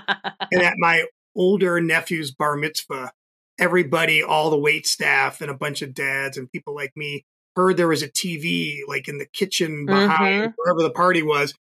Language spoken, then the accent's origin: English; New York, United States; So I am not a New Yorker who hates the Bulls.